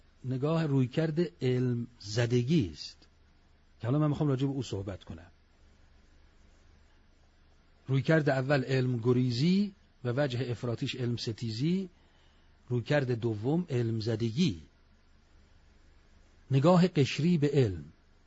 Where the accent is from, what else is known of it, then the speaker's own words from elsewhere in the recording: Iran; من و شما توجه کنیم به عنوان یک ایرانی